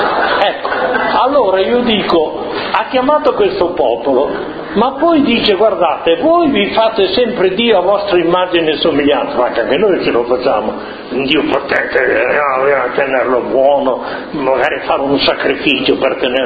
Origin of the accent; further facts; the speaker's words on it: Veneto, Italy; born there; ha trovato un lavoro nel Veneto e sono nato nel Veneto.